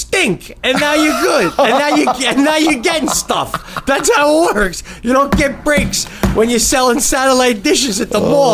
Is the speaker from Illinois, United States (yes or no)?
yes; Chicago, Illinois, United States; It was in my hometown of Chicago.